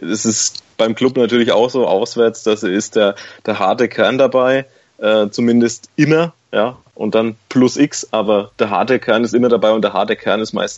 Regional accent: Bavaria, Germany; now in Würzburg, Germany; als Mittelfranke, der im Würzburger Umland-Exil wohnt

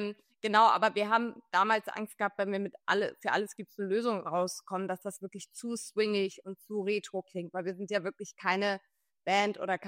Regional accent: Husum, Schleswig-Holstein, Germany; ich komme aus Norddeutschland und ganz viel in meinem Kopf findet da auch irgendwie immer noch statt

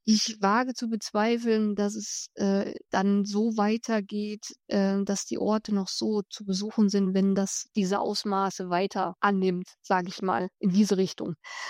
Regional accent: Thuringia, Germany; Und die lebt irgendwo im Thüringer Wald. Auch in meiner Heimat.

